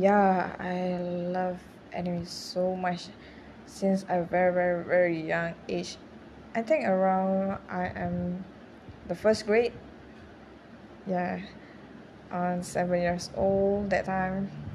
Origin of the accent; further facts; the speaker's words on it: Malaysia; Yeah, I'm Asian, dude. I'm from Malaysia. Yeah. I don't think you probably hear my country names. It's Malaysia.